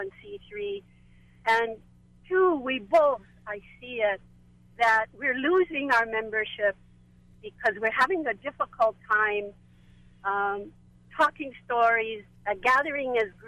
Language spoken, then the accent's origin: English; Hawaii, United States; And as a Hawaiian and part of the Royal Society's Hawaiian and Civic Club